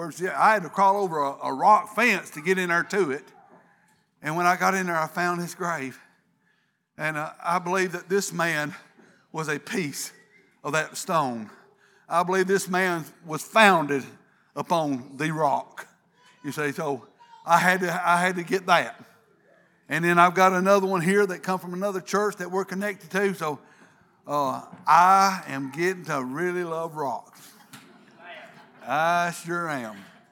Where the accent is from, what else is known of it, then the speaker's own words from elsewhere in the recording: Tennessee, United States; And if I talked to them very long before they asked that, they'd say, well, where are you from? Something about the dialects, I guess. And I'd say, Tennessee. And they'd say, well, I could have guessed that.